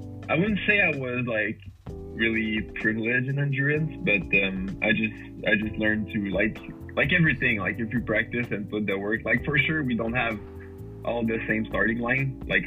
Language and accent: English; Canada; I'm from Canada.